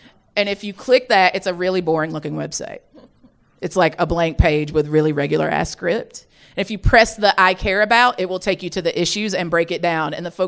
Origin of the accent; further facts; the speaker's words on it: the South, United States; But I can tell you again, as a Southerner, that preemption is real.